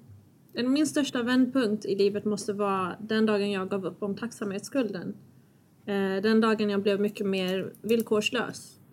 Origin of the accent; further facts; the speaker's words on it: Sweden; born there; Fast jag är infödd in i Sverige och mycket av det svenska är väldigt självklart för mig